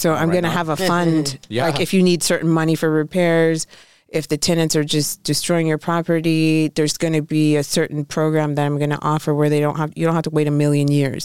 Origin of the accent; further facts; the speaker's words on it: Brazil; And yes, I'm from Brazil, too.